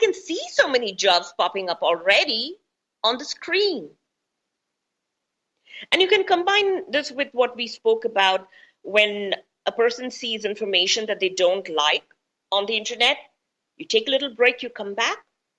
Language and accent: English; India; Okay, so as an Indian, we come from the place where we work more on conquering ourselves rather than buying up countries, etc.